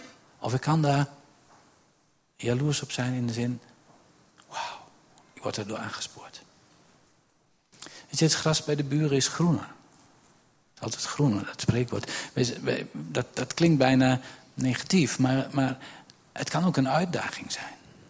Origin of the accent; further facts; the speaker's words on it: Netherlands; Dat vinden wij vaak lastig als Nederlanders.